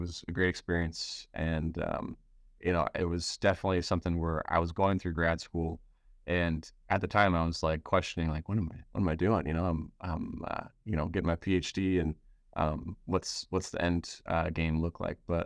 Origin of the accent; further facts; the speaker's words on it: Lewiston, Idaho, United States; So I grew up in Lewiston, Idaho, and went to school and got all my degrees at the University of Idaho.